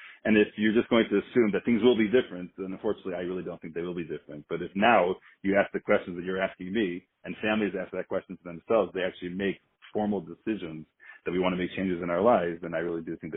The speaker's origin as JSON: {"language": "English", "town": "Chicago", "region": "Illinois", "country": "United States", "tie": "born or raised there", "also_born_or_lived": "Israel", "said": "I grew up in Chicago after spending many years in Yeshiva and Eretz Yisrael and on the East Coast. I was able to come back home about 9 years ago."}